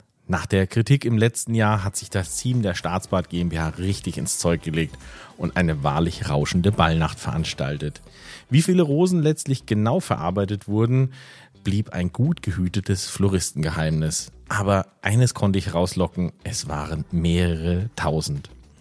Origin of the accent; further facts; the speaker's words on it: Berlin, Germany; born there; Ich selbst bin gebürtiger Berliner